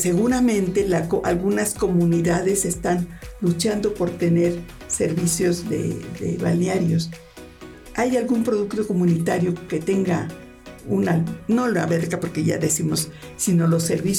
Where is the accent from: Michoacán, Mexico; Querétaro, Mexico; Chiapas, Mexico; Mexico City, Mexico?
Mexico City, Mexico; Nuestro, aunque soy chilanga, mi corazón está en Morelos.